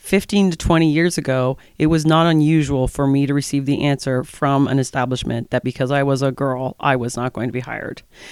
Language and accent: English; Prince Edward County, Ontario, Canada; now in Kingston, Canada; So I was born and raised in Prince Edward County, which is only an hour. Yeah, only an hour away. But I did, when I moved here, it was, I know the date, it was March 1st, 2004.